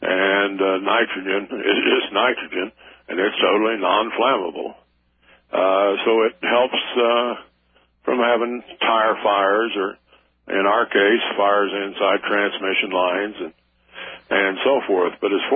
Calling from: Oklahoma, United States; I'm calling from Oklahoma.

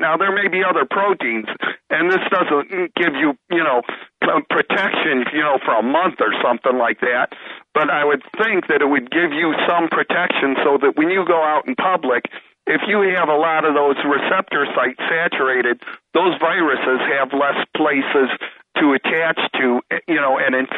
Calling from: Michigan, United States; from Michigan.

